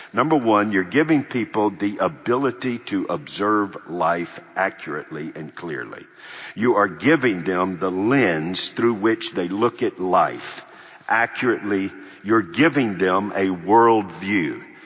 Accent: United States; In God's providence, I'm an American.

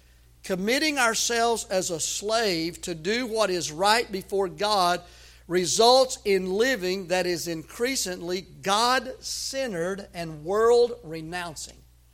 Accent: Tennessee, United States; I grew up in Tennessee in a public school. We went to public school, and so I started public school in 1966, 65

